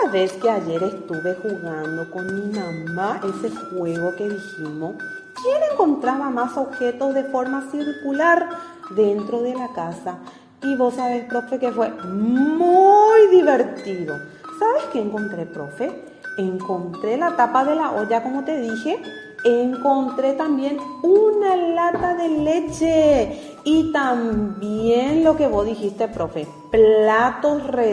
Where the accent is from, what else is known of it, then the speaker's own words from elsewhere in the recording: Paraguay; Nuestro Paraguay es hermoso, tiene muchísimas cosas lindas, profe, que tenemos que apreciar como paraguayos que somos.